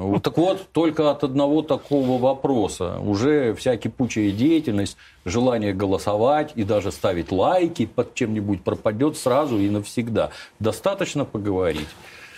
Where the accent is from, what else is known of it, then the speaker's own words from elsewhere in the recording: Kropyvnytskyi, Kirovohrad Oblast, Ukraine; А в городе Кропивницком, откуда я родом, да.